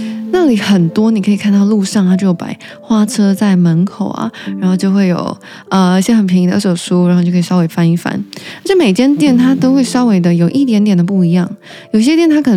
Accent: Taiwan; 对我来说英文也不是我母语，但在台湾英文也是一堂必修课嘛

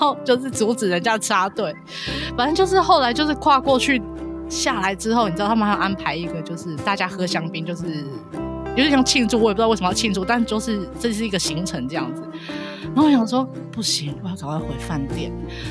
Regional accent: Taiwan; 我等一下会不承认我是台湾人

